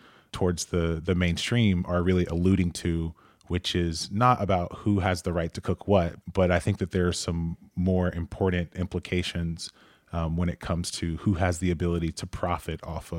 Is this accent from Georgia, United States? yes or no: yes; Atlanta, Georgia, United States; I'm from Atlanta, and the way that people talk about barbecue regionally in the South is also even a moving target.